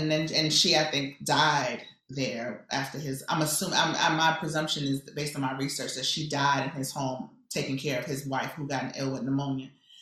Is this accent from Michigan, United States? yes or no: no; New York, United States; because I'm from the Bronx